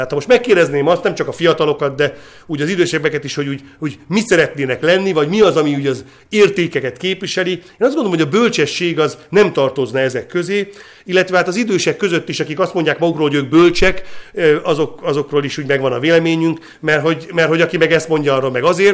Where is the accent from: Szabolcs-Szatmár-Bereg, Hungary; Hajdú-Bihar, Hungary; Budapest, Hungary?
Budapest, Hungary; Kispest; én Kispesten laktam akkor a szüleimmel, ott nőttem föl, egy panelházban